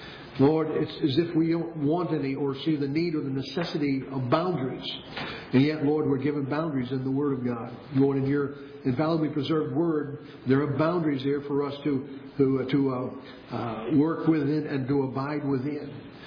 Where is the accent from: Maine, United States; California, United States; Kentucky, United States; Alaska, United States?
Maine, United States; Bridgton; also born or lived in New Hampshire; now, I was born in New Hampshire, but I was only there for whatever the duration was, I think about 2 weeks in those days, and back to Bridgeton, where the rest of my family was, and was pretty much raised in those early days in Bridgeton, Maine.